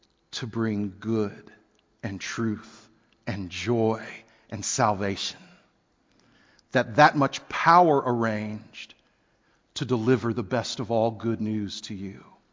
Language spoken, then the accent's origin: English; Texas, United States; I grew up on the Gulf Coast in Texas, and you know, we were just used to hurricanes